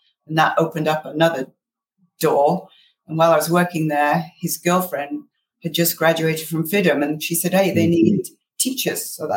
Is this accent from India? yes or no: no; Manchester, North West England, United Kingdom; moved away as an adult; now in Los Angeles, United States; Well, here we are in LA, but I was originally from Manchester in England, which used to be the textile center of the world.